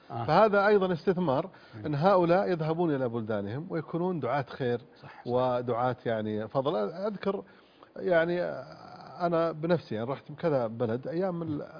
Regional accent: Saudi Arabia; عرف اني سعودي

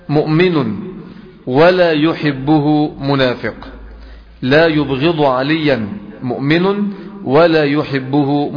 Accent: Egypt; فلا يوجد عندنا في بيئات مصر هذه أو هذا المصطلح عليه السلام

